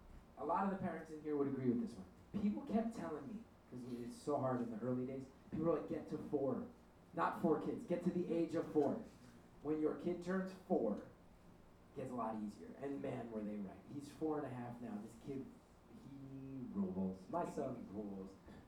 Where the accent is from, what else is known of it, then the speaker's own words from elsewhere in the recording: New Jersey, United States; And I was raised Irish Catholic in North Jersey